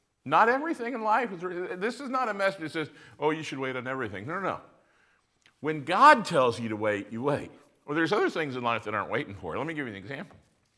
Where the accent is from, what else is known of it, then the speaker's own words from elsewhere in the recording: United States; I've seen crosses. I grew up in America. I've heard the story.